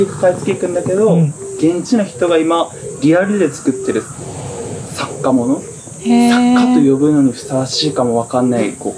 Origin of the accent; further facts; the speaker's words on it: Kagoshima, Japan; 鹿児島出身だから、